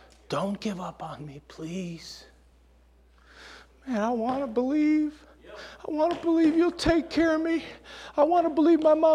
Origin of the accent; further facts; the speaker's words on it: New York, United States; I'm an Italian from New York. I grew up in 14624.